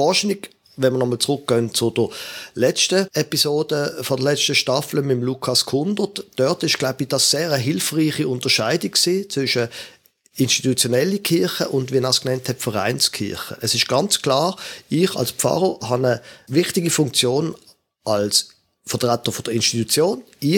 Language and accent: German; Basel, Basel-Stadt, Switzerland; Wenn du willst, ich bin nicht wo als Basler, das kriegst du nicht mehr weg, FCB-Fan